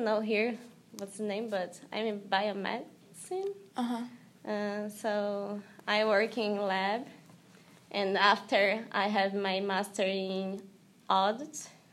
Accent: Brazil; English is a second language; now in United States; My family in Brazil. So I miss this, but I really like here.

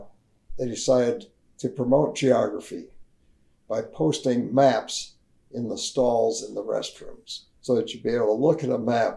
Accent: New York, United States; the other one worked for the museum in Cooperstown, New York. And my hometown was basically halfway between these two.

